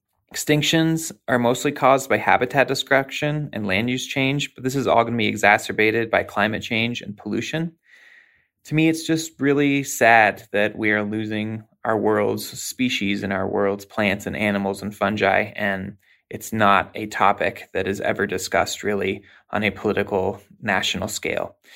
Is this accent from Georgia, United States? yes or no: no; Denver, Colorado, United States; from Denver, Colorado, and my pet issue is biodiversity loss.